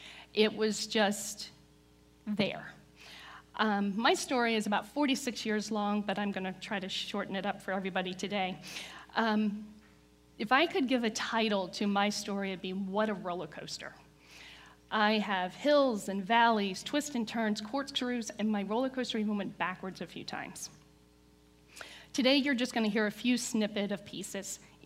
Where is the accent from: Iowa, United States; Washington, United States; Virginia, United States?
Virginia, United States; Lynchburg; I started working at a local grocery store in Lynchburg, and because we're from Southern Virginia.